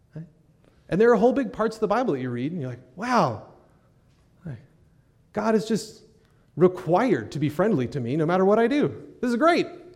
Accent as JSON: {"language": "English", "country": "United States", "accent": "American", "said": "people heard my American accent and wanted to talk, which is not what I was expecting, right?"}